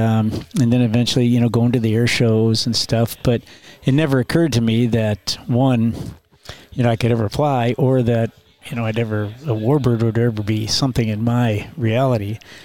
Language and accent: English; Green Bay, Wisconsin, United States; and I grew up in Green Bay, Wisconsin, in a blue-collar working-class town where everybody was first or second generation off the farms and stuff like this